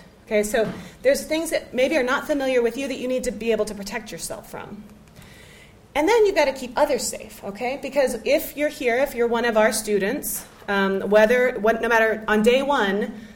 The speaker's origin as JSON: {"language": "English", "region": "Texas", "country": "United States", "said": "I'm from Texas, so I can say that."}